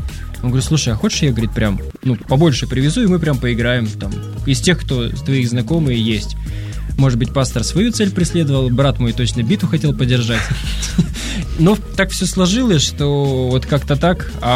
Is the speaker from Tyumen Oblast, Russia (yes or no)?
yes; Tyumen, Tyumen Oblast, Russia; also born or lived in Kazakhstan; вообще я из Тюмени, привезенный так в казахстанские степи, там забытый на 20 лет.